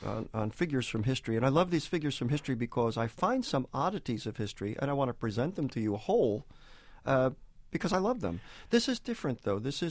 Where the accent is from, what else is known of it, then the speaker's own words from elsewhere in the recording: Peekskill, New York, United States; I grew up in Peekskill